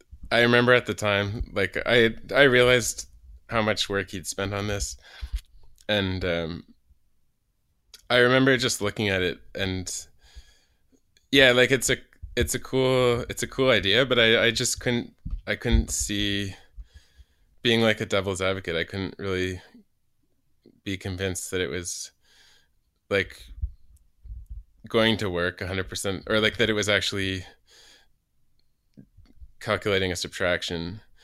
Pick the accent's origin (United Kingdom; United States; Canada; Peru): Canada; Nova Scotia; moved away; Yeah, I grew up on the East Coast, so actually Nova Scotia.